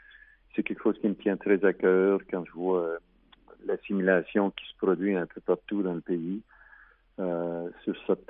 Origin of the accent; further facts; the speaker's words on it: Nova Scotia, Canada; born there; Moi, je suis né en Nouvelle-Écosse et en Nouvelle-Écosse, il ne reste plus que 5% de la population qui parle français